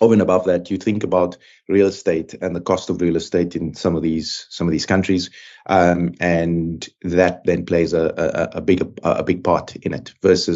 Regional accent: South Africa; moved away; And I said, oh, out of South Africa, and, you know, this is what I'm doing in country.

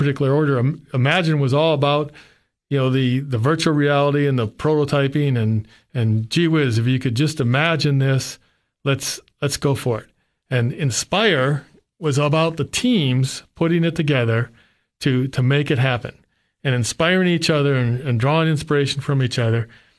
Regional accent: Wisconsin, United States; moved away as an adult; also born or lived in Washington, D.C.; now in Cookeville, United States; I was from Wisconsin, and I had graduated college and was working in Washington, D.C., and decided I wanted to leave.

